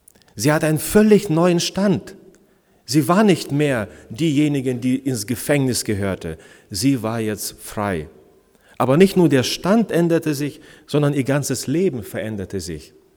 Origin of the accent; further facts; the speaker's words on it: Schneverdingen, Lower Saxony, Germany; ich bin heute hier bei euch mit meiner lieben Frau Ina. Wir kommen aus Schneverdingen, wir sind da auch in einer Gemeinde, eine Bibelgemeinde.